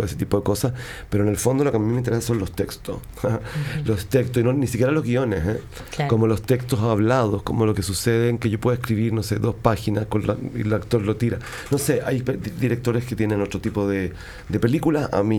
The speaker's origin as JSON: {"language": "Spanish", "region": "Atacama", "country": "Chile", "said": "todas mis obras de teatro están tan ligadas al lugar de donde soy, que es la región de Atacama, el norte chico de Chile."}